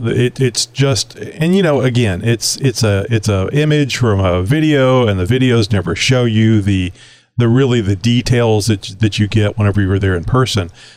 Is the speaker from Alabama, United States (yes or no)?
no; Texas, United States; because I'm a Texan. I'm a Southeast Texan.